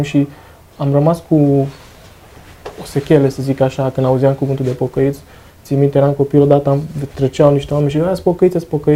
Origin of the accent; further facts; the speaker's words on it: Brașov, Brașov County, Romania; numai eu am fost din Brașov.